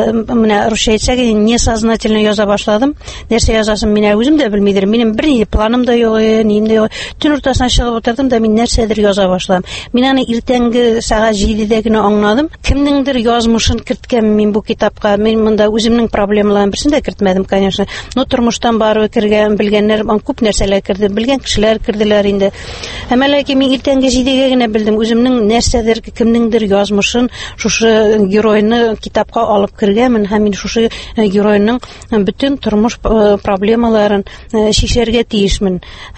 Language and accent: Tatar; Bashkortostan, Russia; now in Naberezhnye Chelny, Russia; Мин үземнең тумышым белән Башкортстаннан, Учалы районы Ахунавыннан, мин 78 елны шушы КамАЗ төзелешенә килдем һәм шушында мөслим җигитенә кияүгә чыгып, шушында тормыш корып, хәзерге көндә дә шушы Чаллы шәһәрендә яшим.